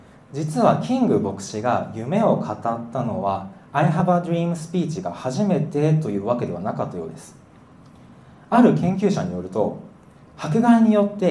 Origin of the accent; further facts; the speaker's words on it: Aichi, Japan; 地元愛知県なんですけど